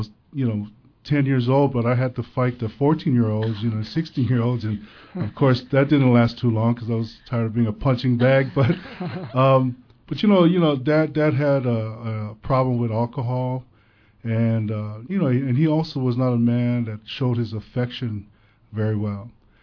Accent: Kalihi, Hawaii, United States; also born or lived in Samoa; I was born in Samoa, but I was raised here in Kuhia Park Terrace in beautiful Kalihi.

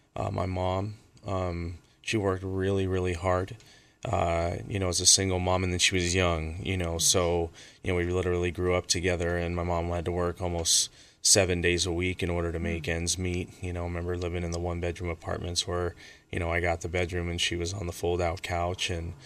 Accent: Jacksonville, Florida, United States; also born or lived in New York / San Fernando Valley, California; but raised mostly in Jacksonville, Florida, and then in New York. So being what we call a mixed kid growing up in the San Fernando Valley was interesting.

